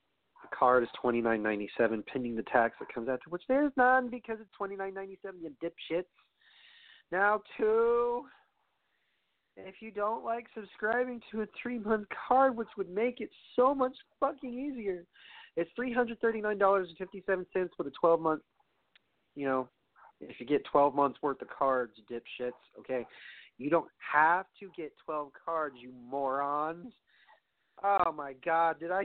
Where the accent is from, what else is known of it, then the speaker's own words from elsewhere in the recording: Brooklyn, New York, United States; knowing my hometown in Brooklyn